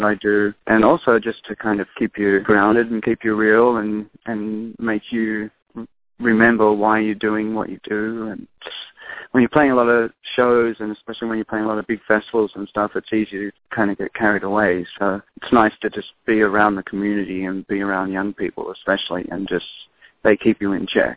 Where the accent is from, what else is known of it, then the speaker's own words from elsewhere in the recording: Australia; And that opens up conversations to talk about the Aboriginal people in my home country.